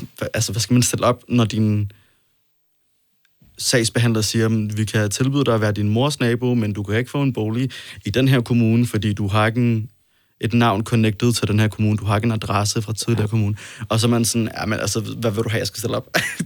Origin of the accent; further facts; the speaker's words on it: Odense, Region of Southern Denmark, Denmark; Tilbage? Eller nej, ikke? Jeg er fra Odense.